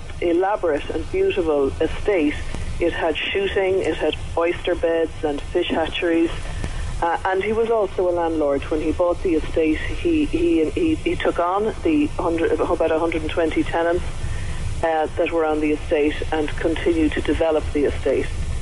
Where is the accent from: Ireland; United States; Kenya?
Ireland; Galway, Connacht; but I am from the West. I'm a Galway woman, so I knew the Abbey.